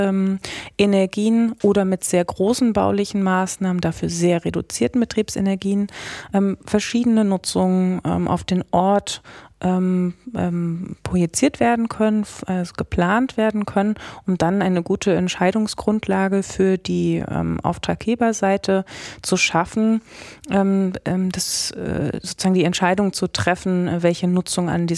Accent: Berlin, Germany; nach Berlin zu holen, meine Heimatstadt, wo ich geboren, aufgewachsen bin

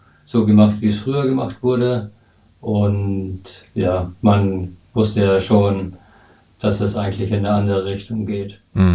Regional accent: Ingolstadt, Bavaria, Germany; Ich bin aus Ingolstadt und war 10 Jahre lang Koch

